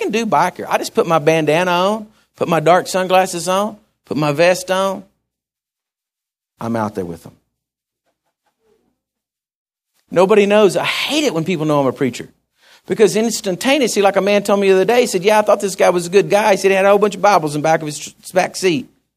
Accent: Texas, United States; So around here, I believe that we have difficulties in having relationships because we're all from Texas and we're all the Lone Star State

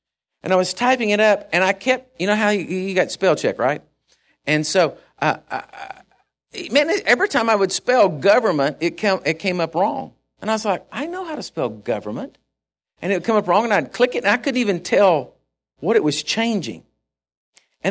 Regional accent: United States; It's part of my family history, but I'm an American. I'm an American. I love this country.

